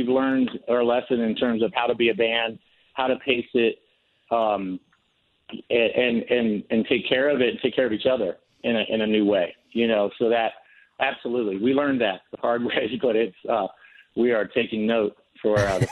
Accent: East Coast, United States; now in Los Angeles, United States; I had just moved to Los Angeles after Chris growing up on the East Coast.

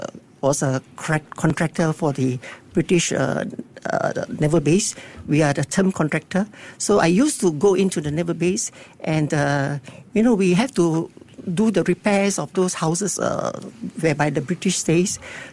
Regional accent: Sembawang, North Region, Singapore; So I grew up in Sembawang near to the hot spring.

